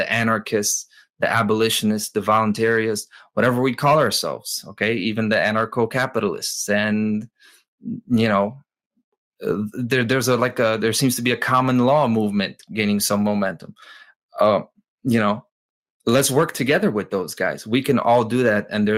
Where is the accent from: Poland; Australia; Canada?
Poland; English is a second language; now in United States; I'm an immigrant here. I'm from Poland, right?